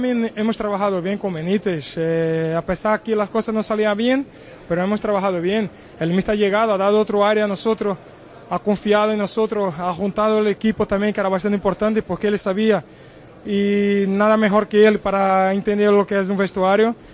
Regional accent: Brazil; born there; Spanish is a second language; la otra parte de la ciudad que nací en Brasil y donde tengo ahí toda mi familia.

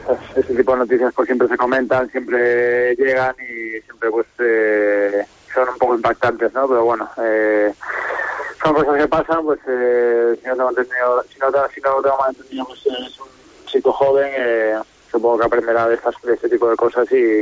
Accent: A Coruña, Galicia, Spain; yo que soy uno más de la Coruña

